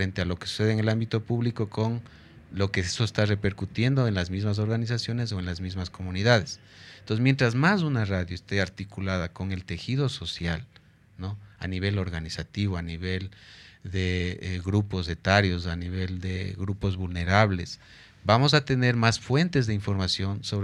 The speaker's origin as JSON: {"language": "Spanish", "region": "Sucumbíos", "country": "Ecuador", "said": "Pero el rato que les digo que soy de Sucumbíos se ponen así asustados."}